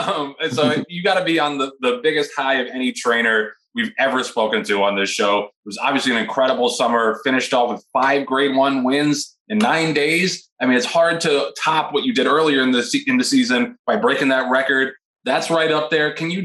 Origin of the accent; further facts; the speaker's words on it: New York, United States; But it was obviously a very, very hard thing to deal with as a New Yorker.